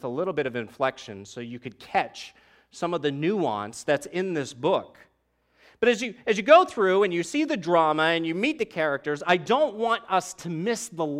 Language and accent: English; Boston, Massachusetts, United States; you know, I'm from Boston originally expecting to feel beautiful, crisp air.